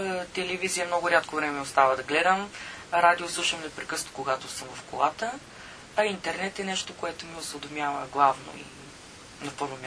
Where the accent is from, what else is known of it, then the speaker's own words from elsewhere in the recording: Burgas, Burgas Province, Bulgaria; на другия ден трябва да съм в Бургас, в моя роден град